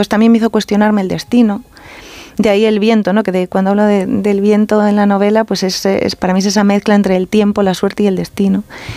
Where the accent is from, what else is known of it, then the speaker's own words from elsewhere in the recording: Santiago de Compostela, Galicia, Spain; en Galicia, supongo que también porque llueve mucho, en Santiago, de donde soy yo